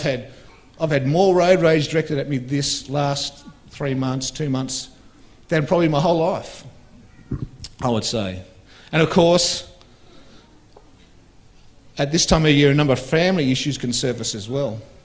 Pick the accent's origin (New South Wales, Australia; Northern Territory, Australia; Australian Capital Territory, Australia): Australian Capital Territory, Australia; Canberra; born there; I was born in Canberra nearly 62 years ago, and Canberra was quite small then.